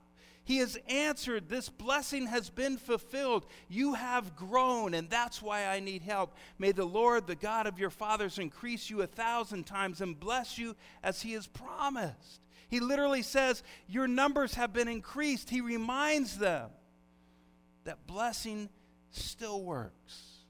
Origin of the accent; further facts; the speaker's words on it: United States; as an American, the only time we really hear about blessing is when you sneeze.